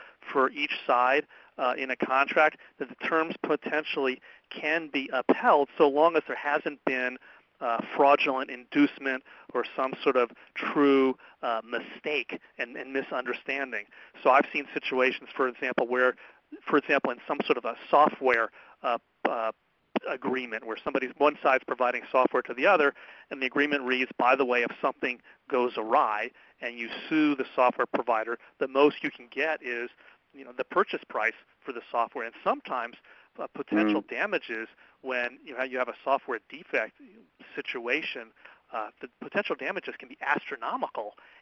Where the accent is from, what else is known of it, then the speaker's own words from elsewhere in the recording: Washington, District of Columbia, United States; I encourage you to enjoy my hometown of Washington, D.C.